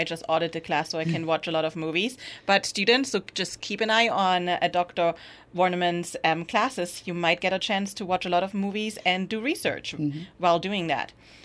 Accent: Germany; originally I'm from Germany, and in Europe overall, big government is not seen as something bad.

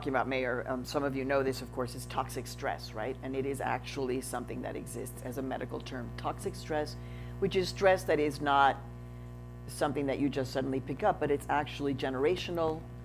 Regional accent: Chicago, Illinois, United States; I was writing about my experience of growing up in Chicago and driving from Hyde Park on the south side where I grew up to the north side

